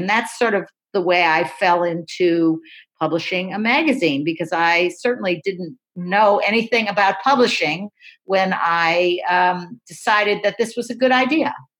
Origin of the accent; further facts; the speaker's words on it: Deerfield, Massachusetts, United States; No, I'm from New England. I grew up in a tiny little corner of Massachusetts called Deerfield, Massachusetts